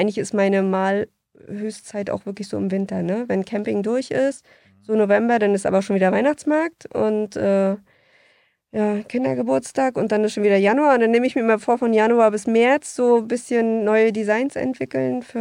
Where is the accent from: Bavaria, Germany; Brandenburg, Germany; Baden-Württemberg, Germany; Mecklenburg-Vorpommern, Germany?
Mecklenburg-Vorpommern, Germany; Putbus; Ich komme ja aus Putbus